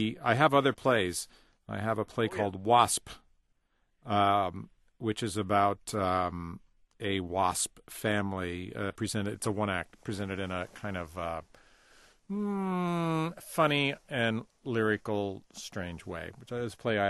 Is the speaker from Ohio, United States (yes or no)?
no; Garden Grove, California, United States; now in Los Angeles, United States; I did. I grew up in Garden Grove, California.